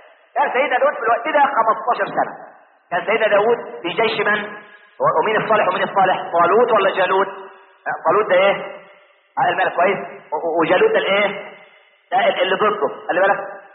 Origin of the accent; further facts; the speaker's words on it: Egypt; عشان احنا ما كناش كمصريين نتقي الله في دولتنا